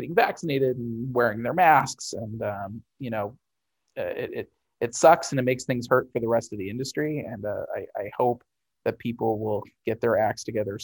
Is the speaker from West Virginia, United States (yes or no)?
no; St. Louis, Missouri, United States; We're going to be setting something up with a Fantasy Shop in St. Louis, my hometown store.